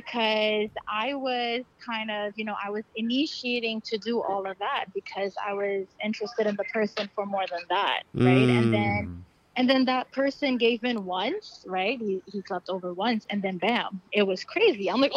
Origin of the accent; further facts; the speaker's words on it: New York, United States; Oh, so I'm from New York.